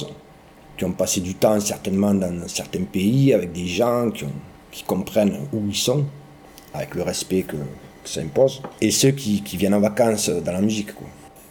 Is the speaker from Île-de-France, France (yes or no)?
no; Port-de-Bouc, Provence-Alpes-Côte d'Azur, France; also born or lived in Évreux; Peu importe si moi je suis né à Évreux, moi j'ai grandi à Port-de-Bouc.